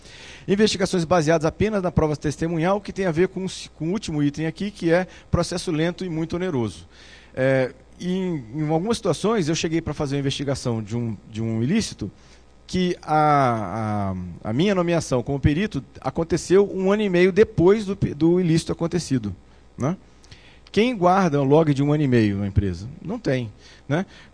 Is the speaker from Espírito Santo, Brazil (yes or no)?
yes; Vitória, Espírito Santo, Brazil; lá em Vitória, eu sou do Espírito Santo de Vitória